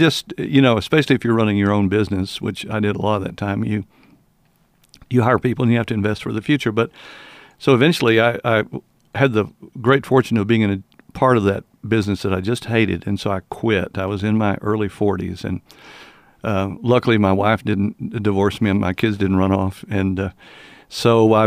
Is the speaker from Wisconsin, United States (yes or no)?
no; Lubbock, Texas, United States; Yeah, well, I grew up in Lubbock and moved off and then moved back, and I've been there for now a long time because I'm old.